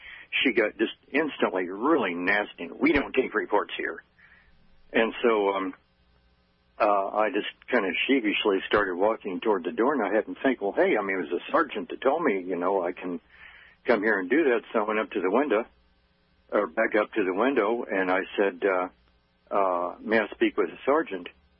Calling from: Kansas City, Missouri, United States; I'm calling from Kansas City, Missouri.

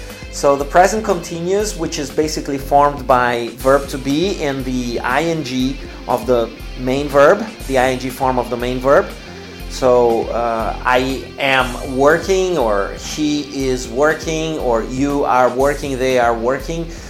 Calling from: Porto Alegre, Rio Grande do Sul, Brazil; English is a second language

